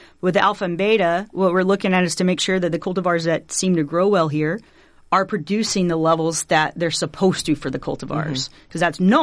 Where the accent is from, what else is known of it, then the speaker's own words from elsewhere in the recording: Alabama, United States; I didn't grow up on a farm. I'm originally from Alabama, South Alabama.